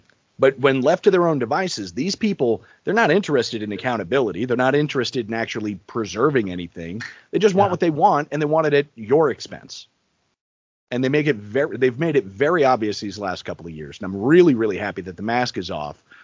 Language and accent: English; New York City, New York, United States; born there; When I was born in New York City, the skies were brown